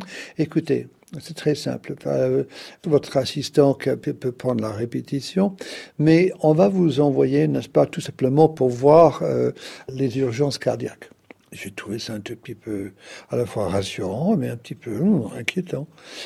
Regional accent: France; je suis en Autriche, et je suis français, et j'habite Paris

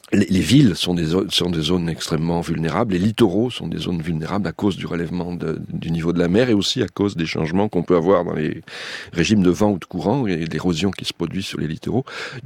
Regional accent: Bordeaux, Nouvelle-Aquitaine, France; moi je suis bordelais d'origine

